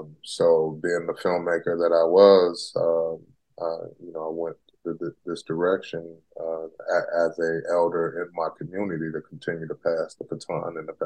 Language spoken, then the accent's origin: English; Denver, Colorado, United States; now in Seattle, United States; I have moved. I'm a transplant from Denver, Colorado, up to the Seattle area.